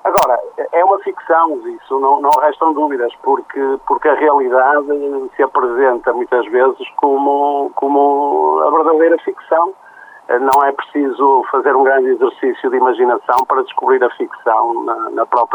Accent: Barcelos, Norte, Portugal; estamos a falar para as pessoas de Barcelos, por quem tenho muito carinho, porque continua a ser a minha terra, apesar de tudo, apesar de viver longe já há alguns anos, mas é sempre a minha terra.

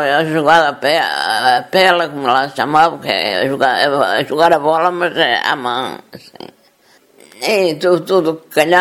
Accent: Vila Nova de Cerveira, Norte, Portugal; now in Barcelos, Portugal; Sou de Vila Nova de Cerveira, da freguesia de Sopo.

